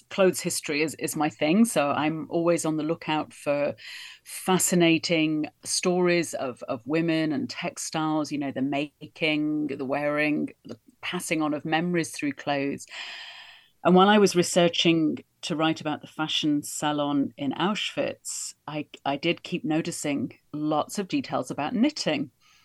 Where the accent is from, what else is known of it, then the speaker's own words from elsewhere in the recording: England, United Kingdom; I'm from England, so we tend to wear a lot of woolly clothes, a lot of sweaters, you know, warm clothes.